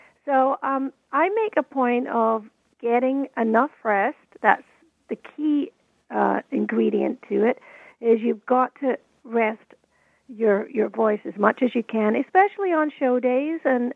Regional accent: Scotland, United Kingdom; Of course, Sean Connery, being Scottish himself, he's my favorite James Bond of all time.

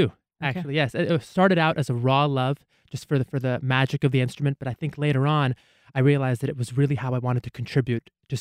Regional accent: United States; You know, I'm an American. I'm an all-American boy, but I've got, Mexican, German, Ukrainian, Jewish, Welsh.

